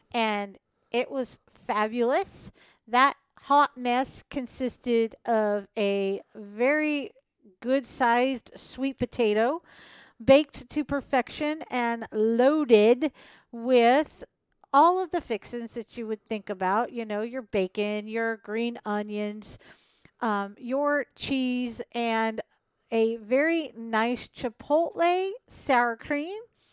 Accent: California, United States; also born or lived in Oklahoma; And that says a lot because I am from California, and I do like my Cali barbecue

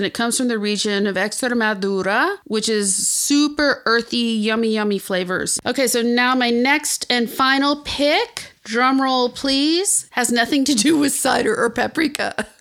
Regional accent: Texas, United States; also born or lived in Acapulco, Mexico; now in New York City, United States; You know, I grew up in South Texas, Acapulco, Mexico, and the Texas Hill Country, which is located between San Antonio and Austin.

